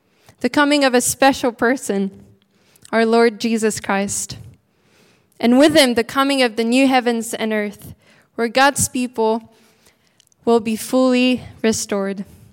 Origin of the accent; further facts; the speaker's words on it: Switzerland; Actually, I'm from Switzerland, if some of you don't know, but they're back to being only able to meet with 10 people.